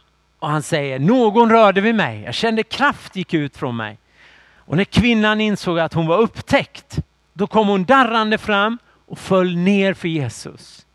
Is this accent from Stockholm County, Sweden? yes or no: no; Jönköping, Jönköping County, Sweden; när jag växte upp i Jönköping så var man ju på hockey.